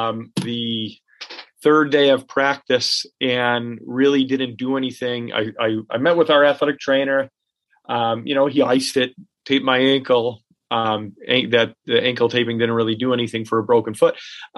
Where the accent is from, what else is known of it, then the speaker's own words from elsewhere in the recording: Chicago, Illinois, United States; I grew up in Chicago during the Michael Jordan era.